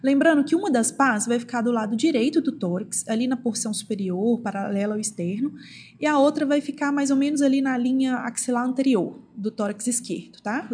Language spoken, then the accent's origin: Portuguese; Belo Horizonte, Minas Gerais, Brazil; eu me formei na Federal de São João del Rei, eu sou de Belo Horizonte